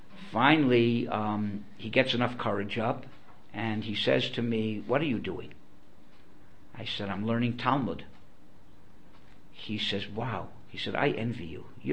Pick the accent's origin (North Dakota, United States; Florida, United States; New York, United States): Florida, United States; Miami; And I grew up in Miami. And I happened to grow up in the shul where eventually I became the rabbi of that shul.